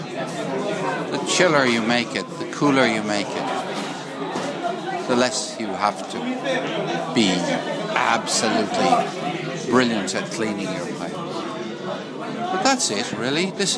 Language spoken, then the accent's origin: English; Limerick, Munster, Ireland; I grew up in Limerick. I grew up not far from Thomond Park.